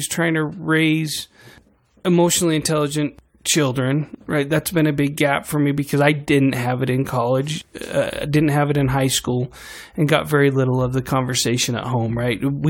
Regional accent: Kearns, Utah, United States; I grew up in Kearns, and so it was kind of rough there

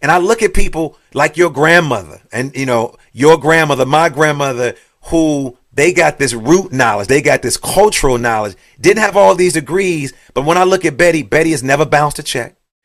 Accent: Chicago, Illinois, United States; You know, when I was a kid growing up in Chicago back then, you know, we had what we call penny candy.

